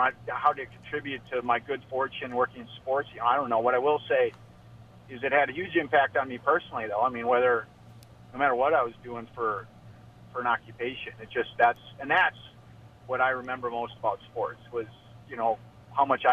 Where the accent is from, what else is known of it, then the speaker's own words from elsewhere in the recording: Albert Lea, Minnesota, United States; growing up in Albert Lea